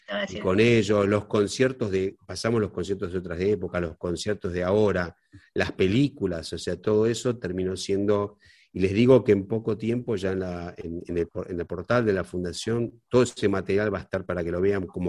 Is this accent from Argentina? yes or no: yes; Argentina; nosotros le damos mucha importancia en la fundación como argentinos